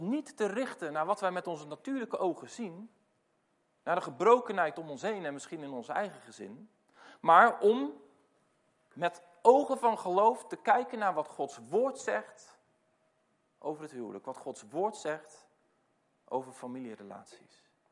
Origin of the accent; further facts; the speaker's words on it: Randstad, Netherlands; Ik kom uit de Randstad